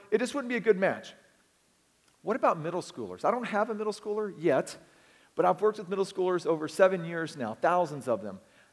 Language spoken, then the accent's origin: English; Texas, United States; I grew up in Texas, and so I titled the story, Little Billy and His Flying Machine